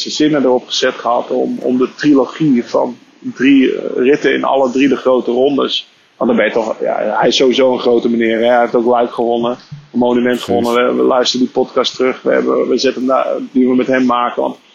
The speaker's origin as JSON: {"language": "Dutch", "country": "Netherlands", "said": "En dat is natuurlijk voor ons als Nederlanders wel jammer."}